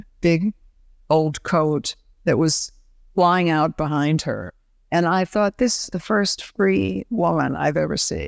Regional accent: Toledo, Ohio, United States; when I was growing up in Toledo, I was taking dancing lessons, and I thought that this was the one thing that was going to get me out of Toledo.

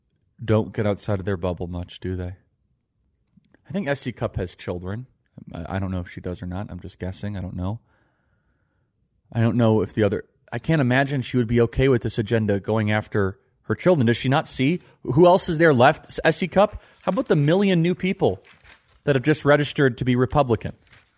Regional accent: Illinois, United States; I grew up in Illinois, not far from Iowa.

